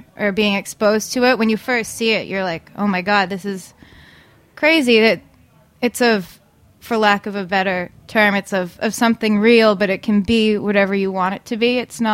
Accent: Danvers, Massachusetts, United States; Yep. Danvers, Mass.

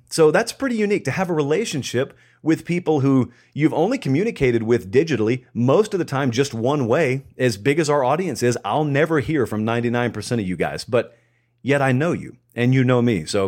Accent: the South, United States; Okay, I grew up in the South. I grew up around major SEC programs.

